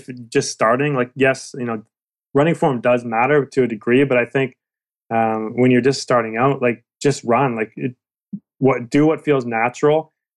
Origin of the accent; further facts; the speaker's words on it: Victoria, British Columbia, Canada; now in Toronto, Canada; Yeah, so I grew up in Victoria, but I live in Toronto now.